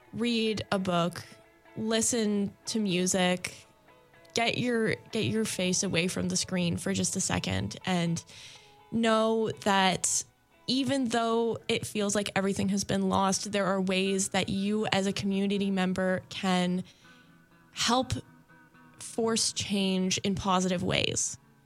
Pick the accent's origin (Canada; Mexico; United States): Canada; Even though we are Canadian, that doesn't mean that it doesn't affect us.